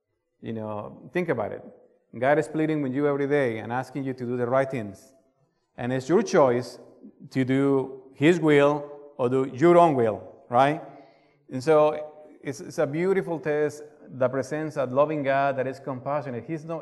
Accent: Colombia; the place where I came from is South America. I used to tell people, I'm from Colombia.

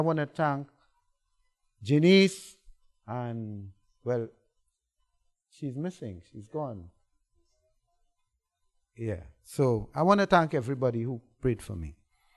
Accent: Trinidad & Tobago; Trinidad and Tobago.

